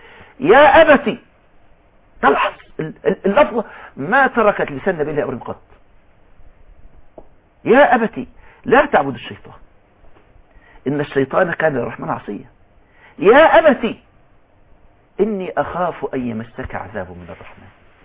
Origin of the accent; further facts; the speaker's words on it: Upper Egypt, Egypt; عندنا في الصعيد